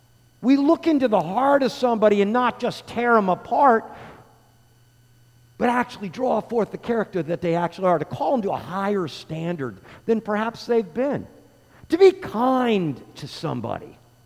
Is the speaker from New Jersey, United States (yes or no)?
yes; New Jersey, United States; growing up in New Jersey, let me tell you something.